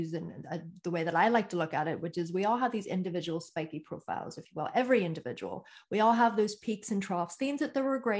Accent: Northern Ireland, United Kingdom; from Northern Ireland

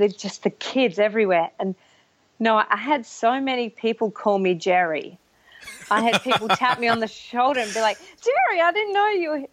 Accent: Perth, Western Australia, Australia; I'm 29 pretty much. I'm from Perth, Australia, which is on the west coast.

